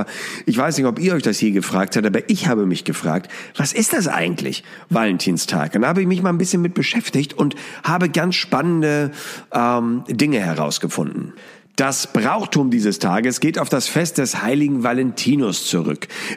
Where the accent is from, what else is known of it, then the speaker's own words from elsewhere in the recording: Hamburg, Germany; ich komme aus Hamburg